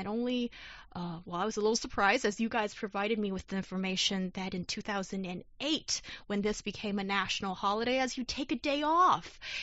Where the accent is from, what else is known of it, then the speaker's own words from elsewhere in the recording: Beijing, China; when I grew up in Beijing